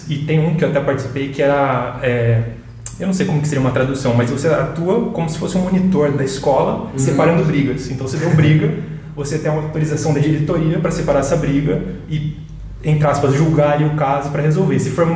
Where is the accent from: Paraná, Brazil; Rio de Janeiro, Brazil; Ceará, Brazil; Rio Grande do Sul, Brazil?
Paraná, Brazil; Londrina; born there; also born or lived in São José / Taubaté / Germany / Santos; Sim, eu nasci em Londrina, no Paraná.